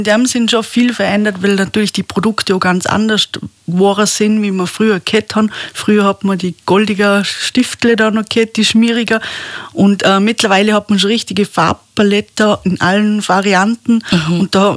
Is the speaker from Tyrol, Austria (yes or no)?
no; Feldkirch, Vorarlberg, Austria; ich komme aus Feldkirch